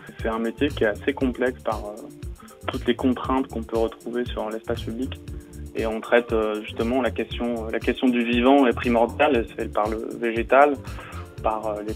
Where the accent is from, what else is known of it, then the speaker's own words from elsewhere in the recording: Bayonne, Nouvelle-Aquitaine, France; now in Paris, France; je suis né à Bayonne, je viens du sud-ouest. C'est une région que j'affectionne tout particulièrement, que j'ai quittée il y a quelques temps pour m'installer à Paris.